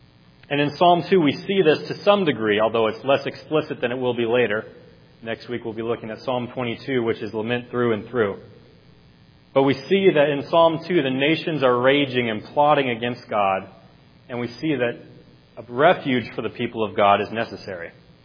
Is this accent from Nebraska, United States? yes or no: yes; Nebraska, United States; Well, growing up in Nebraska, I was able to experience many things that people on either coasts or in the northern or far southern part of the country may not experience.